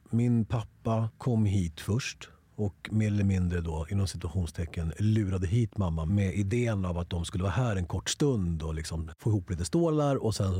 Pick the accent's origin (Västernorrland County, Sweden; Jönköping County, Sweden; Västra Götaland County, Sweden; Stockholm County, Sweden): Stockholm County, Sweden; Stockholm; born there; Jag föddes i Stockholm.